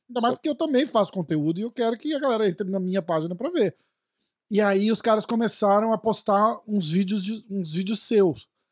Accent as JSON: {"language": "Portuguese", "region": "São Paulo", "country": "Brazil", "said": "Eu sou de São Paulo também."}